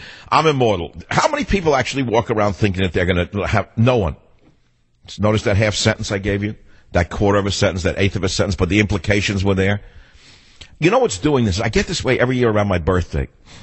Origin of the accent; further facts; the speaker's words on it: Manhattan, New York, United States; born there; I know I was born in Manhattan.